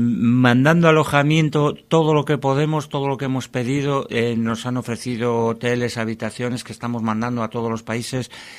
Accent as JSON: {"language": "Spanish", "town": "Santoña", "region": "Cantabria", "country": "Spain", "said": "yo soy de Santoña, entonces ya tengo familia marinera"}